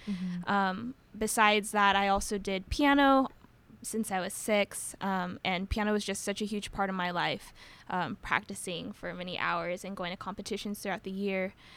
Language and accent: English; Claremont, California, United States; I'm from Claremont, California. I went to Claremont High School for all 4 years, and I just finished my first year at Stanford.